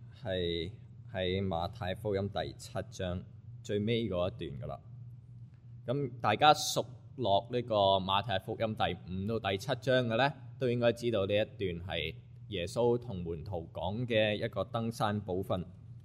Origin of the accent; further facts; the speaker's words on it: Hong Kong; 我细个喺香港咧，即系八几年嘅时候。